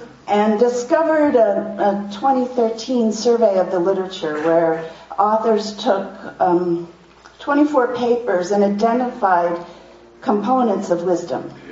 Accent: Pennsylvania, United States; my parents and my own childhoods growing up in Amish and Mennonite communities in central Pennsylvania.

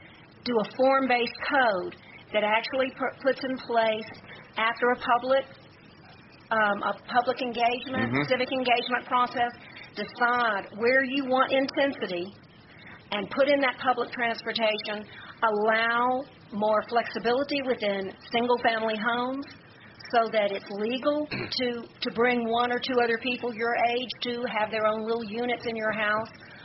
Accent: Monroe, Louisiana, United States; But in my hometown of Monroe, Louisiana, I know I've seen it all.

